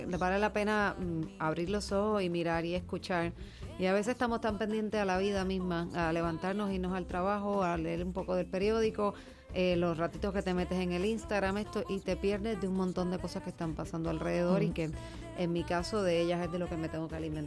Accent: Puerto Rico; obviamente tengo toda mi familia todavía en Murcia, así que es parte de mí, aunque soy de Puerto Rico

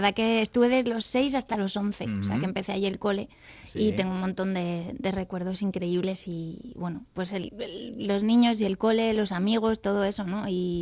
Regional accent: France; crecí en Francia y lo hablo igual que español.

